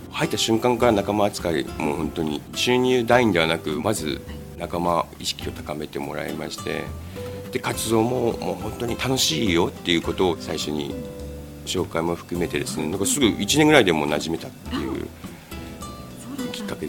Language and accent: Japanese; Aomori, Japan; now in Samukawa, Japan; 実家の方に、自分の青森県の方に、まあ、帰ろうと思ったんですけども、自分が住んでた出身と同じ環境だったんですよね。ここも、まあ、寒川町っていう、まあ、山もありつつ、ね、田んぼ畑